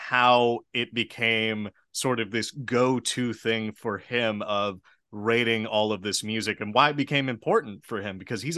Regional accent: Texas, United States; I grew up in Texas.

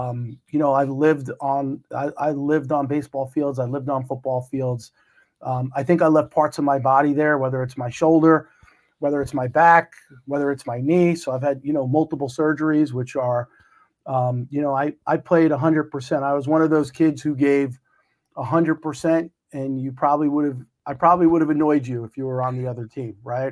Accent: New York City, New York, United States; So I'm a New Yorker born and bred. I grew up in Brooklyn in a town called Canarsie.

